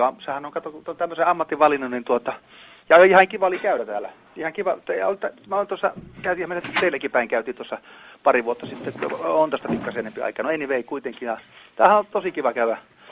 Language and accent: Finnish; Ivalo, Lapland, Finland; minä olen Ivalosta